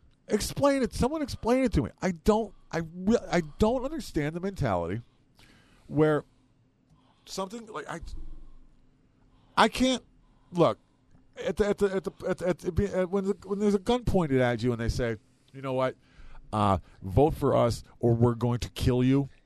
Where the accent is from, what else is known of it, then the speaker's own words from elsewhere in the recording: California, United States; also born or lived in Massachusetts; No, I'm straight, but I'm still a Californian.